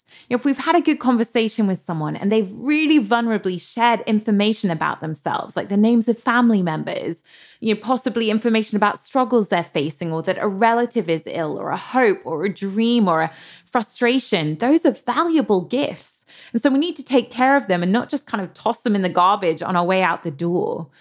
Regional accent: United Kingdom; As a British person, I think I will never not find this part of the conversation slightly awkward.

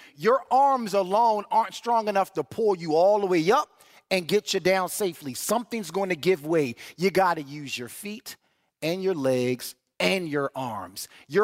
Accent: Baltimore, Maryland, United States; I grew up in Baltimore City. I was used to that, all right?

